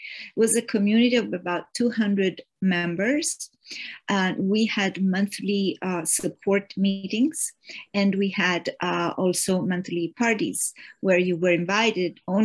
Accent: Rome, Lazio, Italy; So I was born and raised in Rome, Italy. I was 14 in 1968

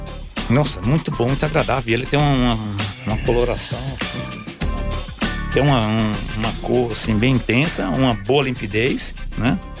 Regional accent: Recife, Pernambuco, Brazil; born there; moved away as an adult; now in São Paulo, Brazil; sou sommelier. Eu nasci em Recife, eu vim com 18 anos para São Paulo.

